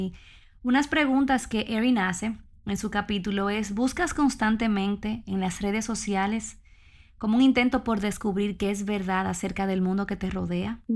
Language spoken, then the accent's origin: Spanish; Dominican Republic; somos dominicanos